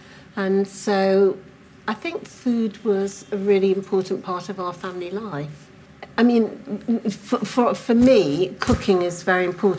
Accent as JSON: {"language": "English", "town": "Manchester", "region": "North West England", "country": "United Kingdom", "tie": "born or raised there", "said": "So I was brought up in Manchester in a Jewish family."}